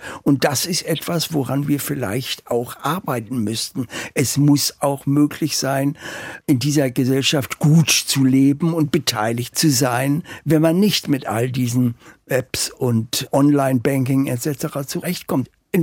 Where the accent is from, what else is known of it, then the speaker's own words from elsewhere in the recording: Hamburg, Germany; born there; Ich bin 1939 in Hamburg geboren.